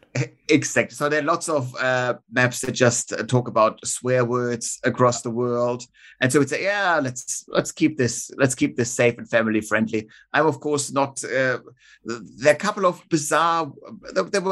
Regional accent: Munich, Bavaria, Germany; the second publisher was from my hometown of Munich.

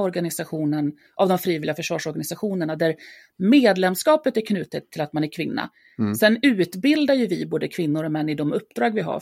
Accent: Dalarna County, Sweden; jag är uppväxt i Dalarna och har väl alltid varit nyfiken på att testa nya saker.

